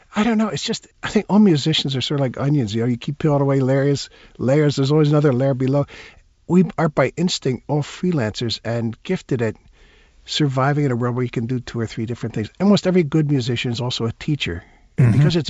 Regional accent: Philadelphia, Pennsylvania, United States; I grew up at 3146 North Broad. It's the corner of Broad and Allegheny, but right by the Broad Street subway. And I went to school there. And a lot of North Philadelphia has changed.

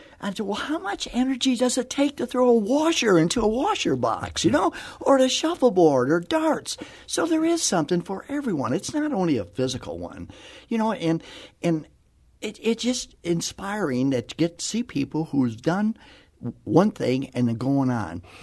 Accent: Chicago, Illinois, United States; I'm the youngest of nine in my family. I was born and raised in Chicago.

